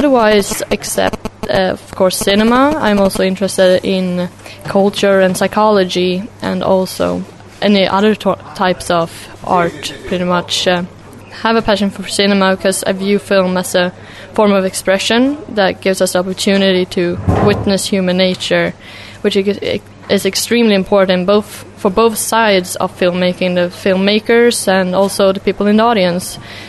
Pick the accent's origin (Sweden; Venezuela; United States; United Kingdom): Sweden; I'm 20 years old and I'm from Sweden and I represent Biografcentralen from Stockholm.